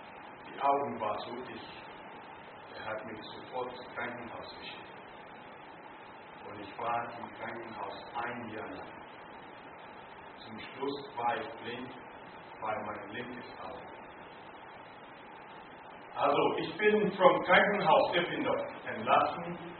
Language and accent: German; Ghana; German is a second language; moved away; In 1970 gab es in meiner Heimat Militär. Und es war so schlimm in Ghana, dass viele waren weggeflüchtet. Ich bin mit meiner Frau in Hamburg gewesen und wir sind dort 9 Jahre gewohnt.